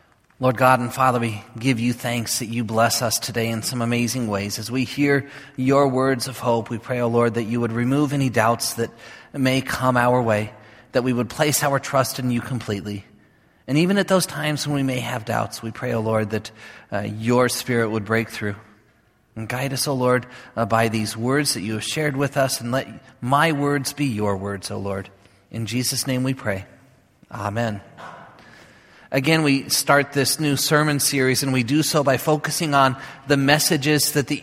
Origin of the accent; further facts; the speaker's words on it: Nebraska, United States; now in Minnesota, United States; I've been living here in Minnesota for 8 years now. Prior to that, I was living in Nebraska. I grew up in Nebraska. Most of my life has been spent in Nebraska.